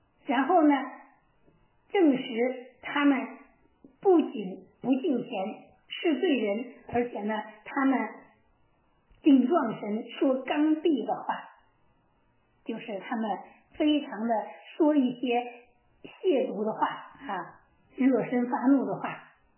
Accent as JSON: {"language": "Chinese", "country": "China", "said": "就像我们中国人，你都熟悉三国演义，你都熟悉西游记啊，就这个意思。"}